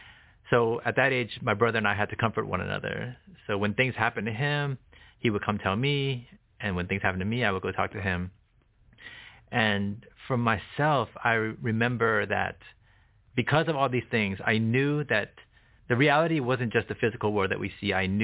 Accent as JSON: {"language": "English", "country": "United States", "tie": "born or raised there", "said": "95% of the population is Buddhist. Mm. So naturally I grew up that way here, being in America"}